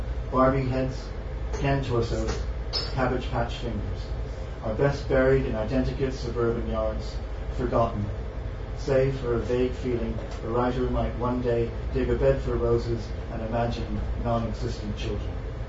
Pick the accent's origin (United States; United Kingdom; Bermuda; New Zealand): Bermuda; I'm from Bermuda, which is a wonderful place to grow up.